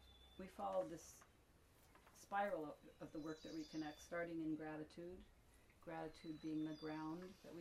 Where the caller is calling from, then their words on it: Port Townsend, Washington, United States; I'm coming from Port Townsend, Washington.